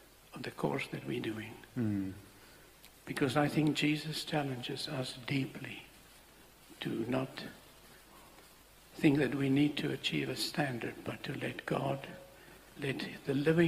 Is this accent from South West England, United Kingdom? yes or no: yes; South West England, United Kingdom; I'm from Somerset.